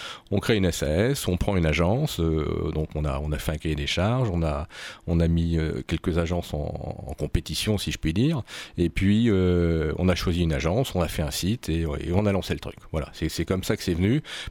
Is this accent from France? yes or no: yes; Vendôme, Centre-Val de Loire, France; now in Chambray-lès-Tours, France; j'ai 52 ans, je suis chambrésien depuis maintenant plus de 16 ans. Je suis originaire de Vendôme, donc c'est pas très très loin de l'Indre-et-Loire et de Tours.